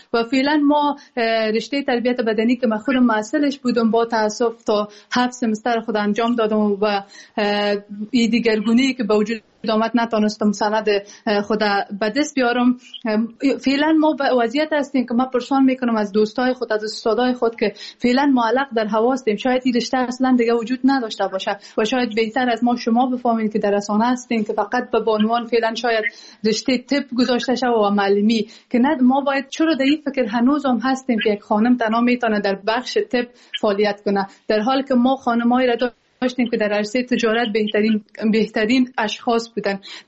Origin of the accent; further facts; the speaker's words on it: Afghanistan; مایی که در بیرون از افغانستان هستیم تلاش کنیم قوی تر از دیروز برمیگردیم انشاءالله و خود برگشتیم و افغانستان خود را خود ساختیم